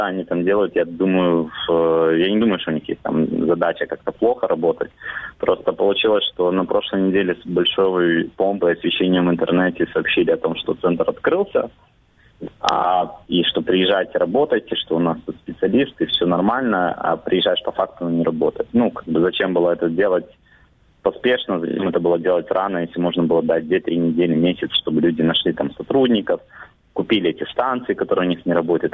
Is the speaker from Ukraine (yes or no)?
yes; Crimea, Ukraine; кто-то, как я, там из Крыма, ну, из других городов приезжает